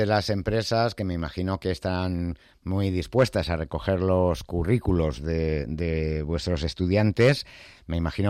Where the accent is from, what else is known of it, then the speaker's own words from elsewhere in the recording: Vicálvaro, Community of Madrid, Spain; de Vicálvaro